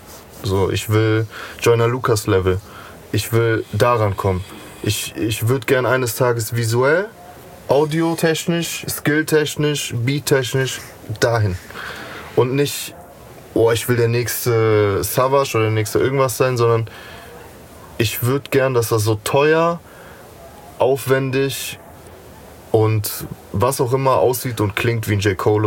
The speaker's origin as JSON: {"language": "German", "town": "Cologne", "region": "North Rhine-Westphalia", "country": "Germany", "tie": "born or raised there", "said": "Also Köln tut mir irgendwie nicht gut, obwohl da halt die Leute sind, die ich liebe und das auch meine Heimat ist. So, ich bin da zur Schule gegangen."}